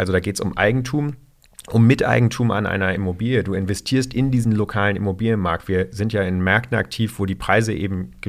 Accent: Rostock, Mecklenburg-Vorpommern, Germany; also born or lived in Franconia; now in Berlin, Germany; ich bin zwar im Süden Deutschlands in Franken geboren, bin aber in Rostock an der Ostsee aufgewachsen. Und dann bin ich eben später in Berlin angekommen

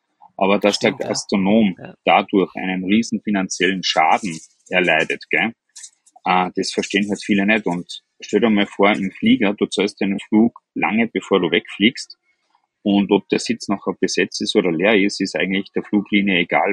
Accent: Austria; bei uns in Österreich

